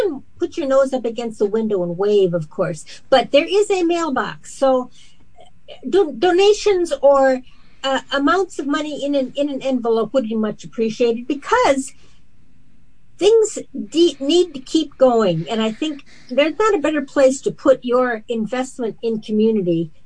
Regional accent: Wisconsin, United States; I grew up in Wisconsin, in the land of black and white cows.

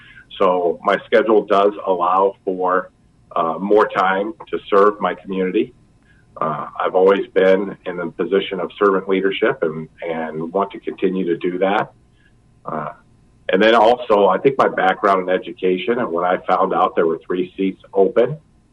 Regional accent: Indianola, Iowa, United States; I grew up in Indianola, Iowa

